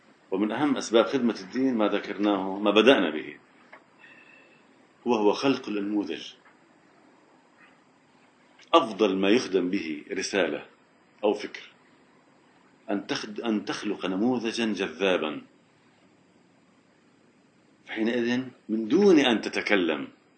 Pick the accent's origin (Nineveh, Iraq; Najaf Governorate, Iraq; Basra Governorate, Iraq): Najaf Governorate, Iraq; Najaf; في عندنا في النجف كان هناك من التيبت طلاب كثيرين